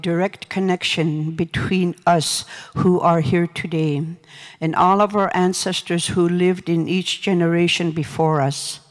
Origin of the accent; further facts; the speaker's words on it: Atka, Alaska, United States; first language Unangam Tunuu; It was the language always spoken at home and in the village when I was growing up.